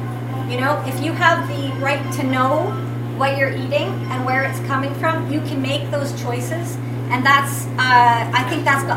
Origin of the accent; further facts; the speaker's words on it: Quadra Island, British Columbia, Canada; They're not your typical hippy-dippy kind of thinkers like I am. I came from Quadra Island.